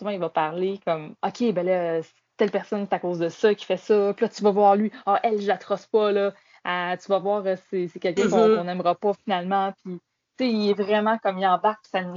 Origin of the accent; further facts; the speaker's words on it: Napierville, Quebec, Canada; moi aussi, je viens de la campagne. Je viens de Napierville, qui est une ville où est-ce qu'il y a des agriculteurs à la base.